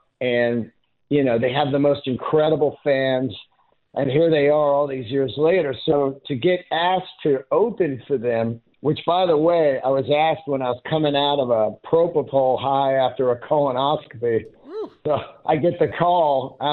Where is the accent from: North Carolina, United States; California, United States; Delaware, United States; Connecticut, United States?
California, United States; San Francisco; Well, I grew up in San Francisco.